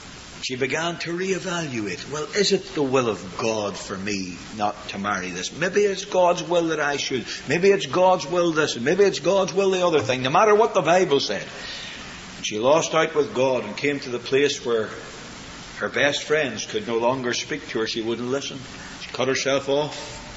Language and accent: English; Belfast, Northern Ireland, United Kingdom; I remember a young woman in the little church I grew up in Belfast.